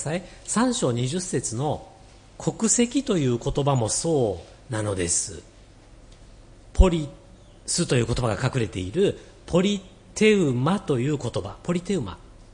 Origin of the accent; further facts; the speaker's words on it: Ise, Mie, Japan; 私は三重県伊勢市の出身なんですが